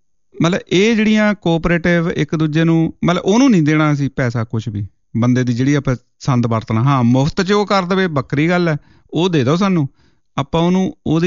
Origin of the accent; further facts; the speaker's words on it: Punjab, India; moved away; ਇਹ ਸਾਰੇ ਅਸੀਂ ਪੰਜਾਬ ਵਾਲੇ ਬਹੁਤ ਪਿੱਛੇ ਰਹਿ ਚੁੱਕੇ ਹਾਂ ਪੰਜਾਬ ਦੀ ਖੇਤੀ। ਬਾਹਰ ਆ ਕੇ ਦੇਖੋ, ਇੱਥੇ ਦੇਖੋ ਕਿੱਦਾਂ ਹੋ ਰਹੇ ਨੇ।